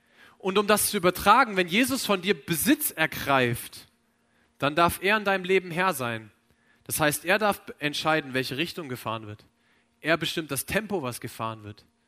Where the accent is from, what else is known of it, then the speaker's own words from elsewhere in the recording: Kröffelbach, Hesse, Germany; ich bin aufgewachsen in Kröffelbach, kleines Kaff, irgendwo in Hessen. Und da ist es so, zweimal am Tag fährt ein Bus, wenn du irgendwo in eine Stadt kommen willst, wo irgendwas abgeht.